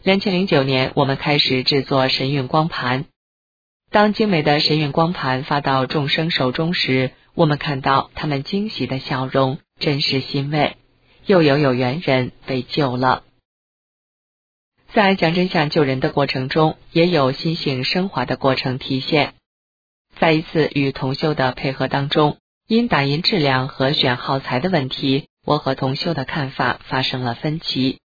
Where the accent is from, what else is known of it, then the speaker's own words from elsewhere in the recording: Beijing, China; born there; 我出生在北京